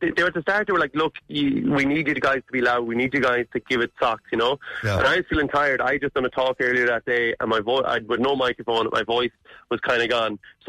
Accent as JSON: {"language": "English", "town": "Ballinasloe", "region": "Connacht", "country": "Ireland", "lives_now": "Mallow, Ireland", "said": "I'm from Ballinasloe, but I'm living in Mallow at the moment."}